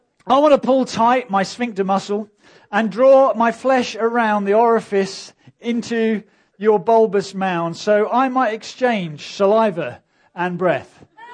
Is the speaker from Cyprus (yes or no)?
no; United Kingdom; Now we evangelicals in the UK, we are not good at intimacy. We're not good at intimacy. We're British.